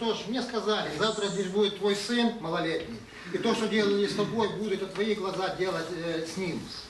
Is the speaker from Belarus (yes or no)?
no; Ukraine; единственное преступление мое перед Россией, как я вижу, состоит в том, что я украинец.